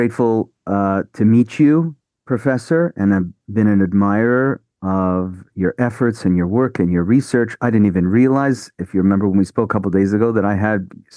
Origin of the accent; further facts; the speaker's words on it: Montreal, Quebec, Canada; now in Toronto, Canada; And I grew up in Montreal.